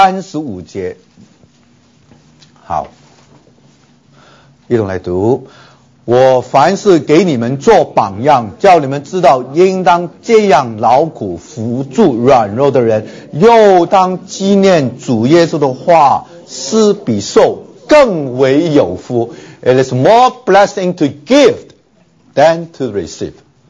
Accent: China; 所以其实我们中国人早就有这种国度的观念

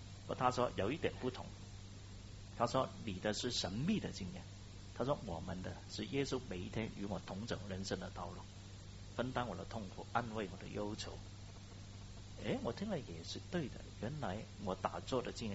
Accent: China; 我是中国人嘛

